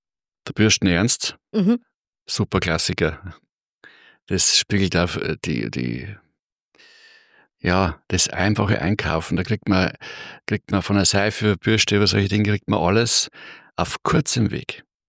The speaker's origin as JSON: {"language": "German", "town": "Regensburg", "region": "Bavaria", "country": "Germany", "tie": "born or raised there", "said": "Ja, servus … aus Regensburg. Ich bin 58 Jahre alt, bin ein geborener Regensburger und hier auch aufgewachsen."}